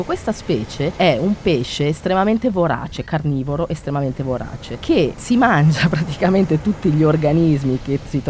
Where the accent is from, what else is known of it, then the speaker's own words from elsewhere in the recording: Milan, Lombardy, Italy; moved away as an adult; now in Genoa, Italy; sono milanese, sono nata a Milano e ho fatto tutti, diciamo, gli anni della laurea a Milano. Mi sono laureata in biologia ramo indirizzo ecologico e poi da lì mi sono trasferita a Genova